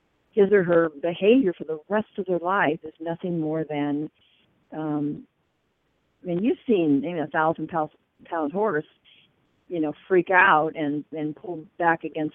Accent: Paso Robles, California, United States; And she came back to the United States and happened to have a clinic in my hometown of Paso Robles.

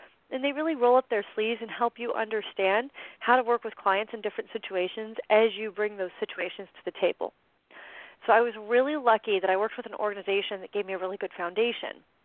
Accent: San Diego, California, United States; And I'm lucky I grew up in San Diego. So, like, I had all my college friends to start

